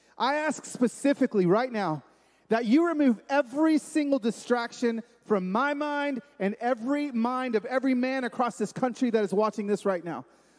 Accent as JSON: {"language": "English", "town": "Pico Rivera", "region": "California", "country": "United States", "tie": "born there", "said": "I was born in East L.A. in Pico Rivera, and my dad was the pastor of Primera Iglesia Bautista de Pico Rivera, First Bilingual Baptist Church."}